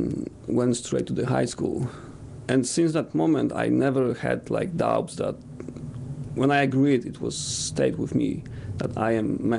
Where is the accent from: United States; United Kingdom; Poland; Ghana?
Poland; So, yes, I grew up in Poland in a small village, 200 families.